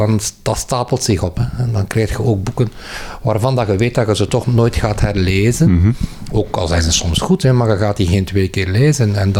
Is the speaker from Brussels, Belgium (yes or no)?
no; Aalst, East Flanders, Belgium; Het speelt zich af in mijn geboortestad. Dus ik ben ook van Aalst.